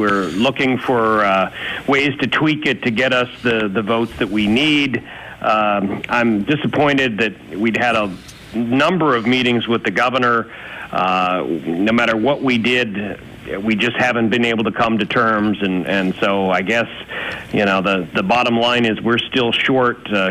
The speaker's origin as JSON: {"language": "English", "region": "Pennsylvania", "country": "United States", "said": "certainly in the area where I'm from Schuylkill and Berks County"}